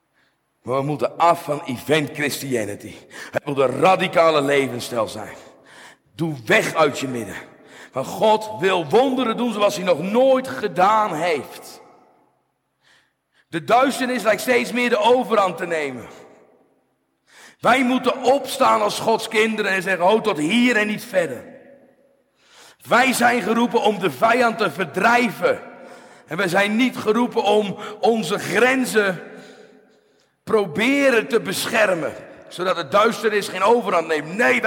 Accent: Spakenburg, Utrecht, Netherlands; waar ik vandaan kom in Spakenburg

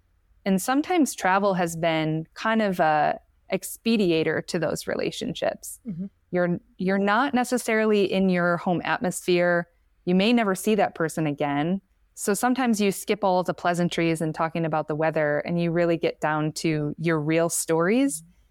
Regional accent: United States; now in Spain; I started to learn how spoiled I was as an American

